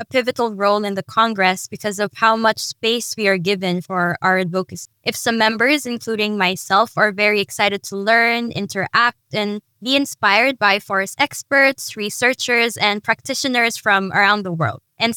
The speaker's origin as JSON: {"language": "English", "country": "Philippines", "said": "from the Philippines"}